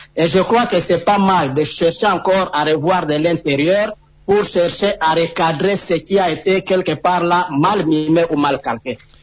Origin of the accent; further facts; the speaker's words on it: DR Congo; si je dois revenir chez moi en République démocratique du Congo, je vois comment les choses se font.